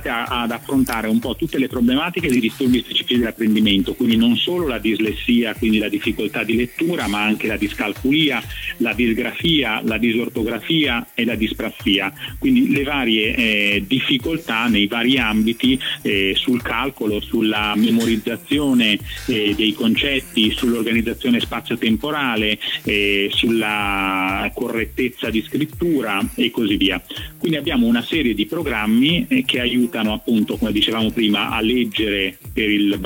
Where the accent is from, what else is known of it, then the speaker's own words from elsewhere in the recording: Milan, Lombardy, Italy; anche se io sono di Milano